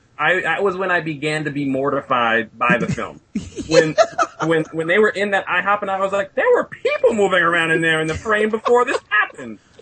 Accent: New York, United States; I understand I'm from New York

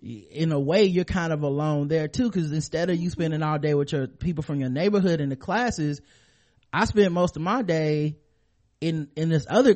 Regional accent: the South, United States; growing up in the South, with listening to that type of hip hop

